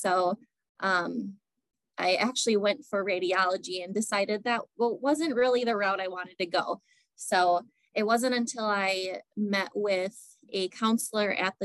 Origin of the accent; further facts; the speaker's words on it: Wisconsin, United States; I'm also from Wisconsin.